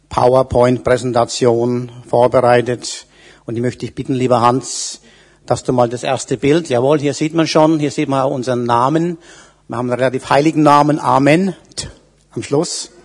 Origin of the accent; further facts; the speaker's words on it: Marktbreit, Bavaria, Germany; Also ich komme ja aus Unterfranken, es ist ja schon gesagt worden, und zwar aus Marktbreit. Das ist nicht so weit von hier, vielleicht 100 Kilometer. Das ist auch ein wunderschönes Weingebiet.